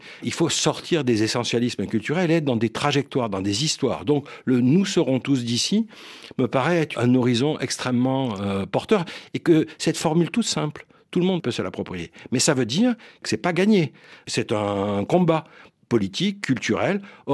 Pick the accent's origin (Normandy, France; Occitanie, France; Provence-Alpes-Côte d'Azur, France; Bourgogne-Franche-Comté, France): Provence-Alpes-Côte d'Azur, France; Cannes; Moi, je suis né à Cannes. J'y ai passé mes 17 premières années, puis j'ai fini de faire mes études à Paris.